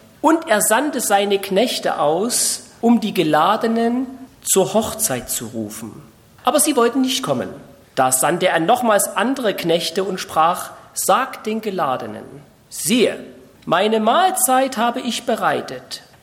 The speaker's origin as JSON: {"language": "German", "region": "Saxony", "country": "Germany", "tie": "born or raised there", "lives_now": "Monheim am Rhein, Germany", "said": "Ich bin in Sachsen aufgewachsen, wohne jetzt in Monheim am Rhein, bin mit meiner lieben Frau angereist."}